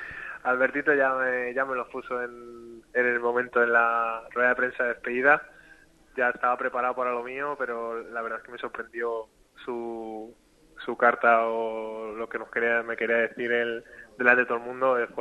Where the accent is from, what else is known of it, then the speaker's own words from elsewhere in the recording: Madrid, Community of Madrid, Spain; now in Málaga, Spain; Salir de tu ciudad, como lo fue complicado en su momento, pero no tanto cuando salí de Madrid. Yo llevaba toda mi vida en Madrid, me vine aquí a Málaga